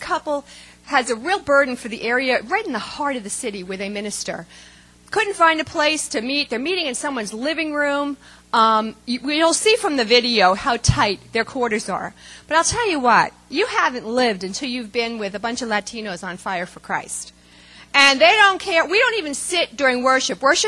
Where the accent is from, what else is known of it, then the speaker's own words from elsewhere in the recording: New York, United States; You know, we're from New York originally, and cities don't scare me.